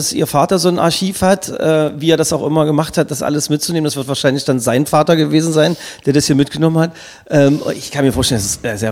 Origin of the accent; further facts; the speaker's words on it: Magdeburg, Saxony-Anhalt, Germany; born there; Ich bin übrigens in Sudenburg geboren.